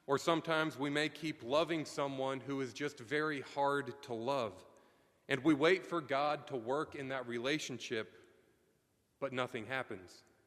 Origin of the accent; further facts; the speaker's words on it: New York City, New York, United States; And so growing up in Manhattan, I have zero experience with farm life.